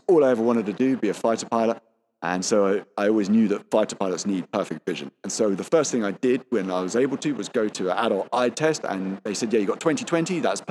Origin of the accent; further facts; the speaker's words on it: Pinner, London, United Kingdom; suburbs of North London, they go on for 20 or 30 square miles where they all look very similar, and I grew up in Pinner, so that's just a pistol shot away from Ruislip